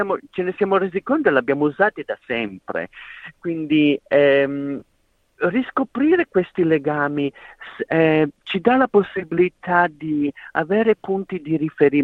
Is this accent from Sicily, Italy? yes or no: no; Piedmont, Italy; sono cresciuto in una cascina da mucche da latte, sono cresciuto nella provincia di Torino